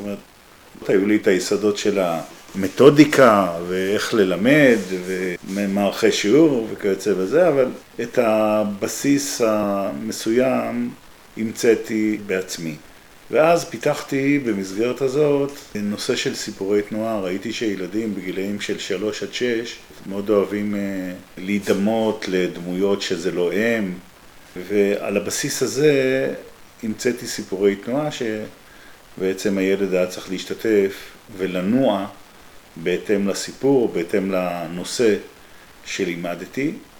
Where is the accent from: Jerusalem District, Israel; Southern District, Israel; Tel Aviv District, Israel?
Tel Aviv District, Israel; Ramat HaSharon; גדלתי ברמת השרון.